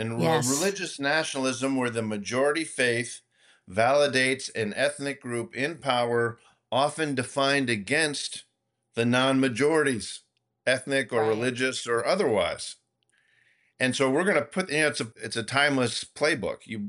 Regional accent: Massachusetts, United States; also born or lived in Rhode Island; I grew up in Massachusetts and Rhode Island, and a Patriots fan too.

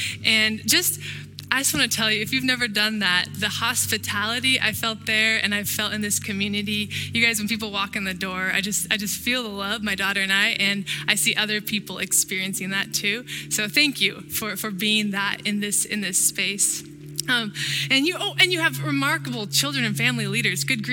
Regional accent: California, United States; also born or lived in Michigan; So originally, I am from California, and I have come here through way of Michigan most recently.

